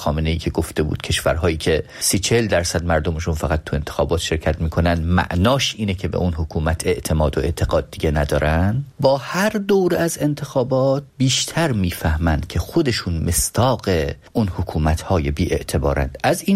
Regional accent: northern Iran, Iran; با توجه به اینکه خودم شمالی هستم

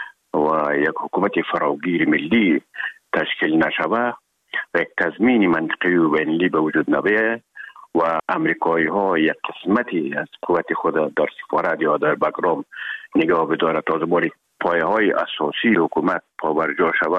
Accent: Herat, Afghanistan; مدتی که ما در کابل آمدیم، خوزمان از هرات که آمدیم به

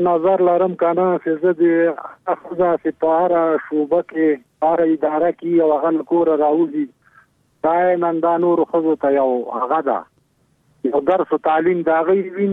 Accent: Laghman, Afghanistan; زه اصلي د لغمان نه

